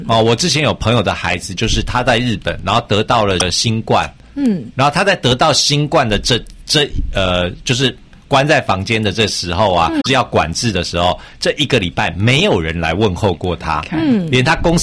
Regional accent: Taiwan; 就是说有一些啊我们台湾人呢很习惯的事情

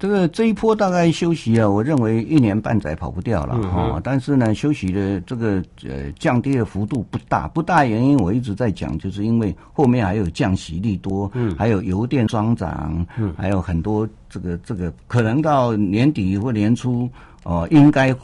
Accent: Keelung, Taiwan; 基隆是我的家乡。

